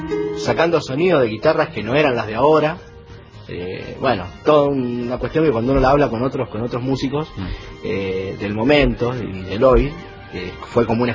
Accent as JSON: {"language": "Spanish", "region": "Mendoza", "country": "Argentina", "tie": "born or raised there"}